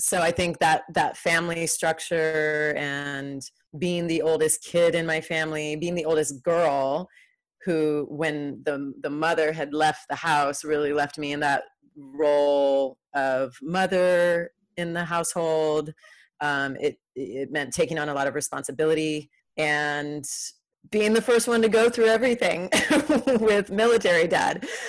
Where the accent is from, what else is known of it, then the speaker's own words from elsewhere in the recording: California, United States; also born or lived in Georgia / Maine; I mean, I was born in California. California is definitely home for me. We would leave California and come back.